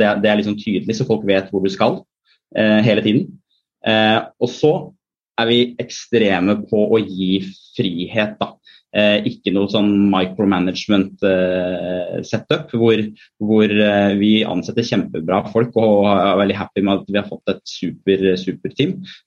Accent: Gjøvik, Innlandet, Norway; jeg kommer fra Gjøvik, der har vi en sånn som heter fastland

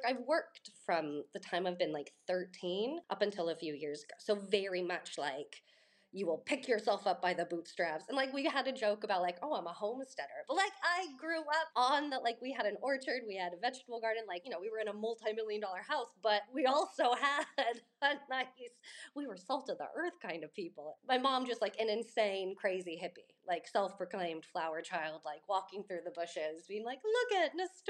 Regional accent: Laguna Beach, California, United States; So I was born and raised in Laguna, and it's a beautiful town.

